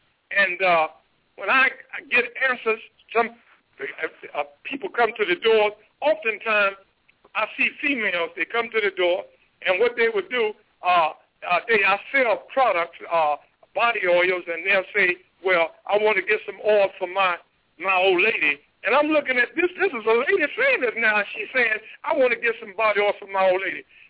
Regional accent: North Carolina, United States; but especially here in my home state, North Carolina

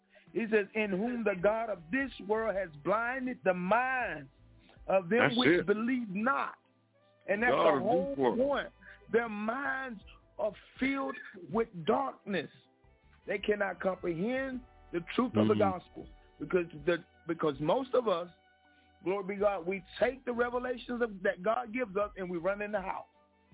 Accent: Jackson, Alabama, United States; I mean, in my region, where I'm from, Pastor Kemp, I'm from Jackson, Alabama.

